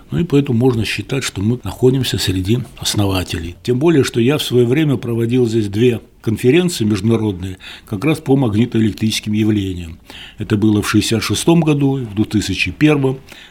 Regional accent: Krasnoyarsk, Krasnoyarsk Krai, Russia; Я вообще родился в Красноярске, вот, окончил там среднюю школу, потом поехал учиться в Томск.

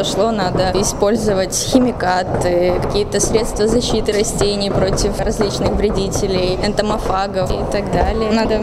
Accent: Transnistria, Moldova; now in Veliky Novgorod, Russia; Нет, я не из Великого Новгорода, я из Молдовы.

